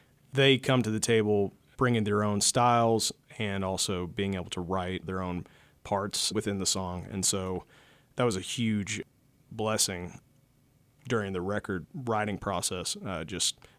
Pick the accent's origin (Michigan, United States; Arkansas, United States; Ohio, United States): Arkansas, United States; Fort Smith; I've got some guys that are some of my good friends and some that I grew up with in Fort Smith, Arkansas.